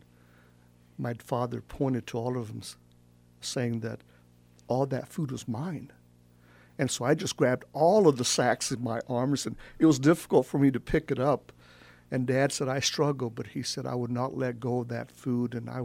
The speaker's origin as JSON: {"language": "English", "town": "Junction City", "region": "Kansas", "country": "United States", "tie": "born or raised there", "said": "And then in 1961, my parents moved to Junction City, Kansas, and became teachers there. And I grew up in Junction City."}